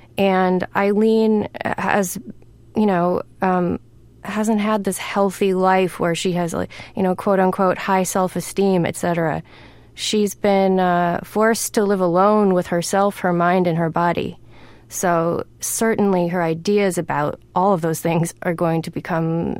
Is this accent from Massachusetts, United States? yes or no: yes; Newton, Massachusetts, United States; First, I should say, I grew up in Boston. I grew up in Newton, actually. So this New England, this shivery New England setting